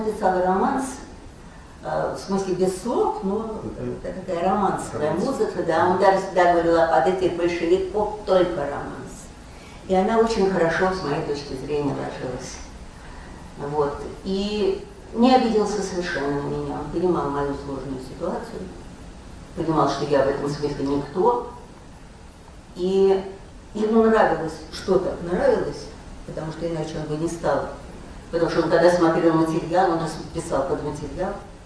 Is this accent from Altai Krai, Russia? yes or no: no; Moscow, Russia; Я сама из Москвы